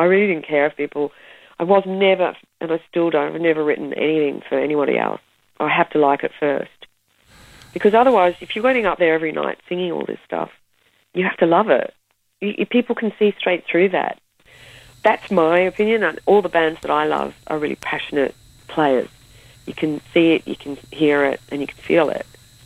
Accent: Perth, Western Australia, Australia; that's what I grew up listening to in Perth, going to see bands like

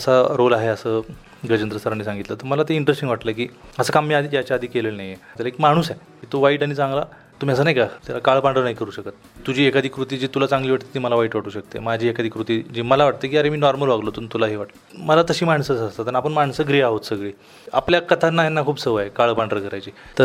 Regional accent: Karmala, Maharashtra, India; आमच्या तालुक्यात करमाळ्यात भंडारेची गल्ली म्हणून एक होती

